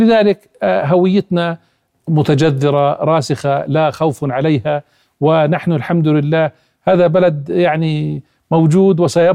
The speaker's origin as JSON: {"language": "Arabic", "country": "Jordan", "said": "إذا كنت أنا أردني ولا أرى بأن الأردن أولا"}